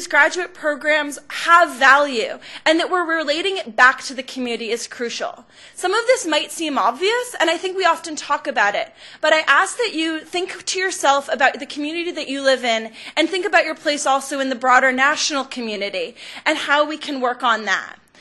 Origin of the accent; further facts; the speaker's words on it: Massachusetts, United States; I also come from a college town in Massachusetts